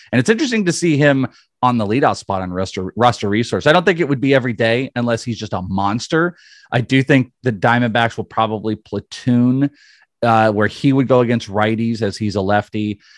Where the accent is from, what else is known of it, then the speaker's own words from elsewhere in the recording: California, United States; now in Arizona, United States; I moved into the early 90s. I'm from the Bay Area. I grew up as an A's fan and a Giant, kind of a Giants fan, A's fan, that type of stuff, Bay Area stuff, and then moved out here.